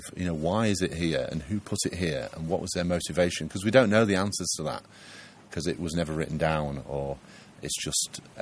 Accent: Harrogate, Yorkshire and the Humber, United Kingdom; I'm from Harrogate in North Yorkshire, and I love the Yorkshire Dales.

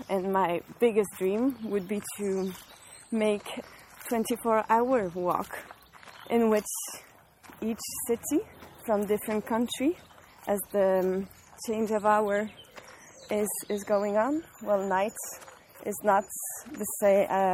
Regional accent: France; English is a second language; No, so, I'm French.

